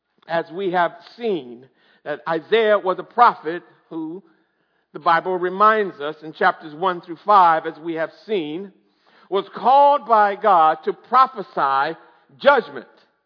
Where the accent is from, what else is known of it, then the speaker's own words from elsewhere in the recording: Michigan, United States; now in Atlanta, United States; I moved to Atlanta from Michigan in the summer of 1990.